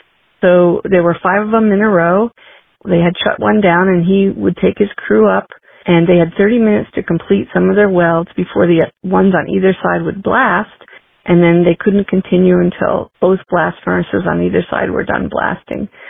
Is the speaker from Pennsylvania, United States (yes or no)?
yes; Pennsylvania, United States; now in Morgantown, United States; I currently live in Morgantown, Pennsylvania. However, I grew up in the Lehigh Valley